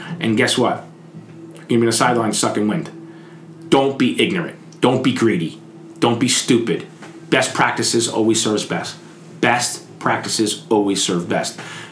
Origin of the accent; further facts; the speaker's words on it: New Jersey, United States; now in Atlanta, United States; I'm from New Jersey. People can drive up there. People can't drive down here.